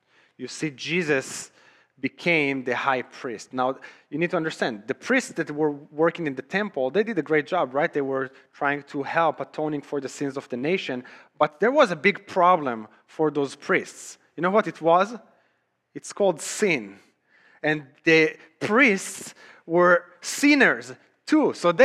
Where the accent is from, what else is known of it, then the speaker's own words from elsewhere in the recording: Israel; now in United States; my transition from living in Israel, growing up in Israel, and my transition to the United States. Because I didn't grow up here